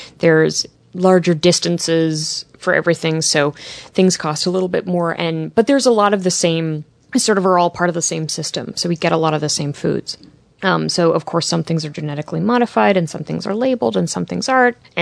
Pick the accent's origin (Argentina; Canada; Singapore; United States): Canada; I think because of being a Canadian, we don't have that system up in Canada.